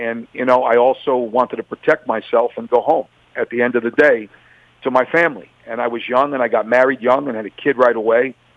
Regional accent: Staten Island, New York, United States; I grew up in Staten Island in a predominantly white community, like 90% white community. You know, I'm Italian and Irish by heritage, and I grew up with all people like me.

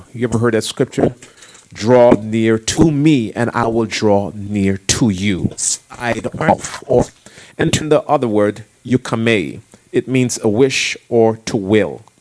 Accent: Jamaica; pray for your I was about to say prime minister because I'm from Jamaica, but it's pray for your president.

